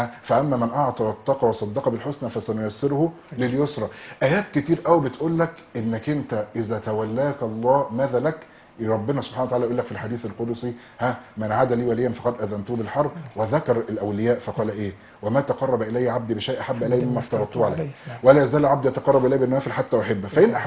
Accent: Egypt

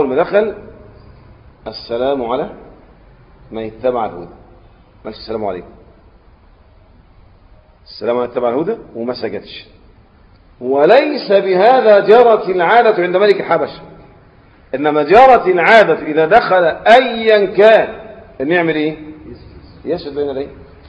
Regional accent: Egypt; زي عندنا في مصر كل من حكم مصر اسمه ايه؟ فرعون.

